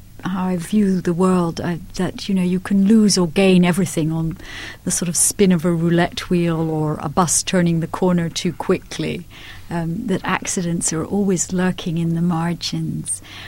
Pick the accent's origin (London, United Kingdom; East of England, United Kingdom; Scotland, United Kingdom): Scotland, United Kingdom; I think that growing up in Scotland as I did and going to a strict Scottish Sunday school